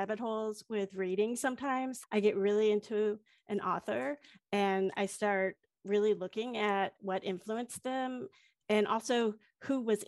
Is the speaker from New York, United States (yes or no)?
no; St. Louis, Missouri, United States; He's a hometown hero. We're both from St. Louis.